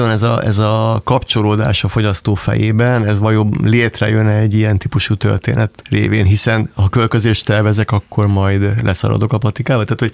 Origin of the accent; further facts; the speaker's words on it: Hungary; Hát ez hozzátartozik, hogy ilyen vidéki származású vagyok. Vidéki Magyarországon nőttem fel